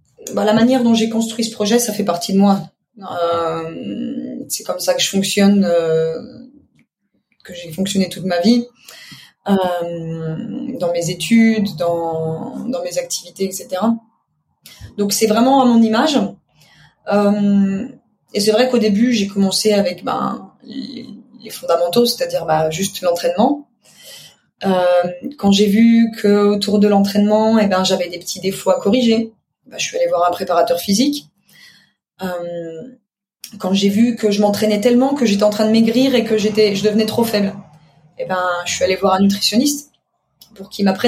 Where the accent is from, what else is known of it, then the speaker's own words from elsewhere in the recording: eastern France, France; j'ai fait mes études à Paris, je viens de l'est de la France